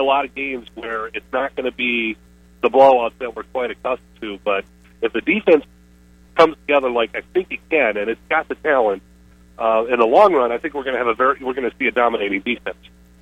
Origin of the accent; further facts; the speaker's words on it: Midwest, United States; I'm not originally from SEC country. I'm originally from Big Ten country.